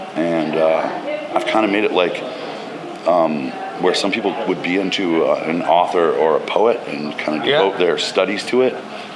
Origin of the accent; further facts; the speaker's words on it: Sherkston, Ontario, Canada; And I'm from Sherkston, Ontario.